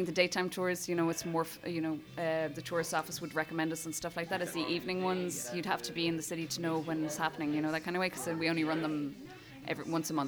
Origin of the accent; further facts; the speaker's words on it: France; I wanted to originally start my food tours in French because I grew up in France